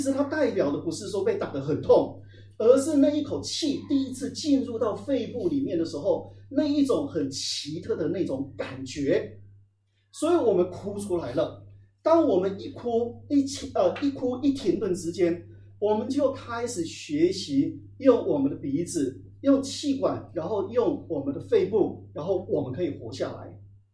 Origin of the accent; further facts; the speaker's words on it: Taiwan; 因为我们是华人，但是我们有中国的文化跟台湾的文化不太一样。我们台湾人